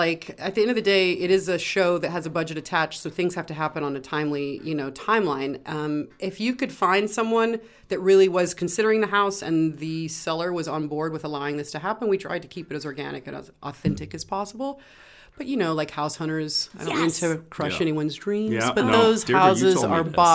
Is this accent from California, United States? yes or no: yes; Sacramento, California, United States; I mean, I'm from Sacramento. I'm familiar with KCRA, but my career has been in cable television. I started off in the Bay Area, then LA, and ended up in New York the last several years.